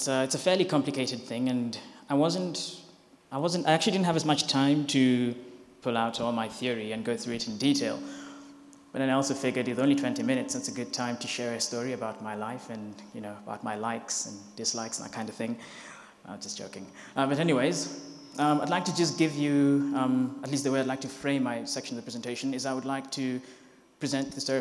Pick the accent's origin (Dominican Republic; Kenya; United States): Kenya; also born or lived in Botswana; now in Pretoria, South Africa; I was actually born and raised in Kenya, and my parents consequently moved from Kenya to Botswana, and then eventually they moved from Botswana to South Africa, and after that is when I actually then moved here to the University of Pretoria